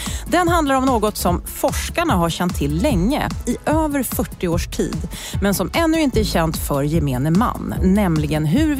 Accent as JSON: {"language": "Swedish", "town": "Uppsala", "region": "Uppsala County", "country": "Sweden", "tie": "born or raised there", "said": "jag är ju född och uppvuxen i Uppsala."}